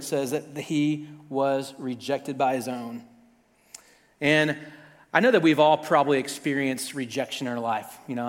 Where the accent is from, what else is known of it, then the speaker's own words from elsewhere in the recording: Louisiana, United States; I'm from South Louisiana, so for me, it's pretty much the Saints and LSU.